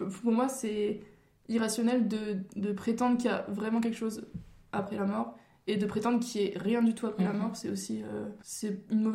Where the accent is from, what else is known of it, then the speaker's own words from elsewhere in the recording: Grand Est, France; Donc je suis de la Lorraine et moi, mon but c'est de partir de la Lorraine